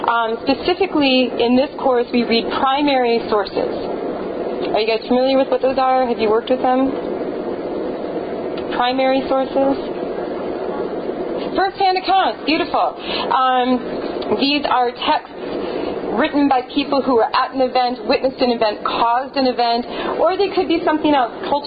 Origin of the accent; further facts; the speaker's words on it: South Dakota, United States; moved away; I grew up in South Dakota. I did not stay there. But I grew up in South Dakota, and so I grew up around a bunch of Lakota Sioux kids.